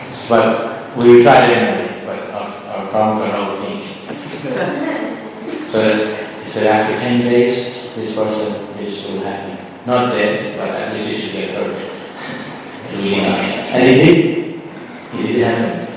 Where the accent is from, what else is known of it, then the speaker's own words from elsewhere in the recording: India; we are from India, we don't know what snow is.